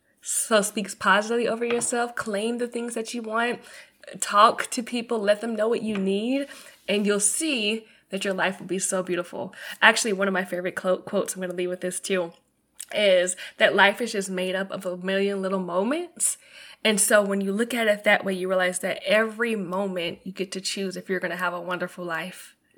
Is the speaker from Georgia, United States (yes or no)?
yes; Atlanta, Georgia, United States; And I think it's because I came from Atlanta and the lingo was there